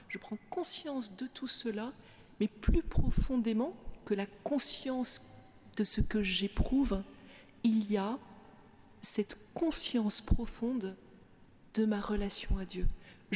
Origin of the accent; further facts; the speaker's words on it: Brussels, Brussels-Capital Region, Belgium; born there; moi je suis née à Bruxelles